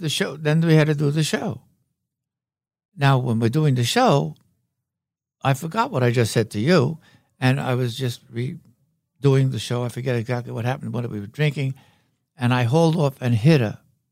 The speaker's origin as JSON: {"language": "English", "town": "Brooklyn", "region": "New York", "country": "United States", "tie": "born or raised there", "said": "Yeah, I was raised in Brooklyn."}